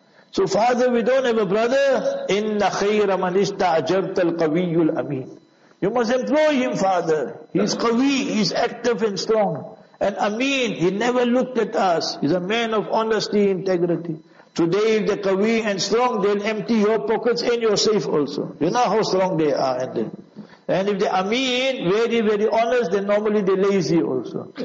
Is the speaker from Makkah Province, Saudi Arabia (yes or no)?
yes; Jeddah, Makkah Province, Saudi Arabia; I said, I'm in Jeddah, I'm from Jeddah.